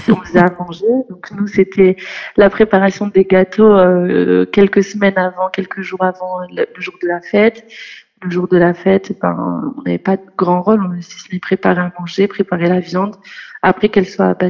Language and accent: French; Nantes, Pays de la Loire, France; j'ai 24 ans. Je suis originaire de la région de Nantes et je suis d'origine marocaine et je suis convertie au catholicisme depuis maintenant 5 ans.